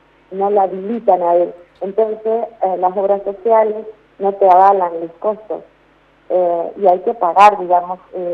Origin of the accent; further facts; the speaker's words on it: Neuquén, Argentina; yo vengo de Neuquén